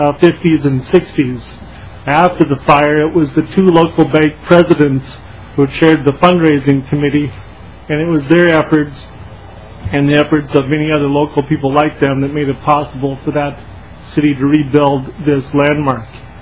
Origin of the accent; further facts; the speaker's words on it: Glenwood, Minnesota, United States; I grew up in Glenwood, Minnesota